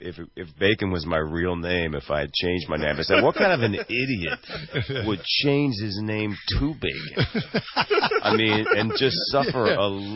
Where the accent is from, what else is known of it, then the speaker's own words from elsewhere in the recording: Philadelphia, Pennsylvania, United States; We grew up in Philly. We grew up in Philly.